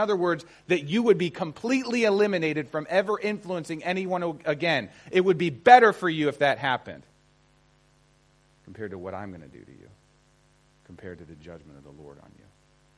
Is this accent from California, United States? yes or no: no; Cleveland, Ohio, United States; And I'm from Cleveland, Ohio, so I'm very used to driving in snow.